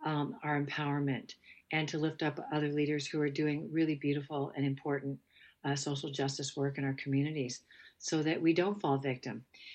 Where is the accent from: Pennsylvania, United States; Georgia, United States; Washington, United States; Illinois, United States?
Washington, United States; Seattle; Well, I'm Japanese American, Yonsei, fourth generation, and certainly from the Northwest, born and raised in Seattle